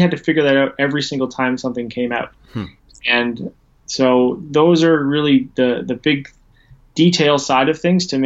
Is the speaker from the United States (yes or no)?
no; Canada; I used to live in a city that was a little closer to Toronto, but that's more in the minutiae of things. So I am Canadian